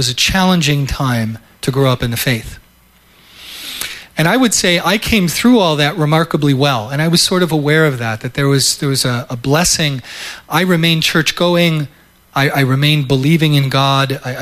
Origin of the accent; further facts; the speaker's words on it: Ohio, United States; I'm actually not a Michigander. I'm from Ohio.